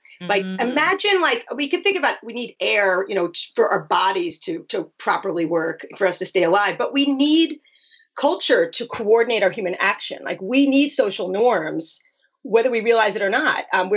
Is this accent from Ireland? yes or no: no; New York, United States; The loose states, I'm from New York, so I can resonate to this.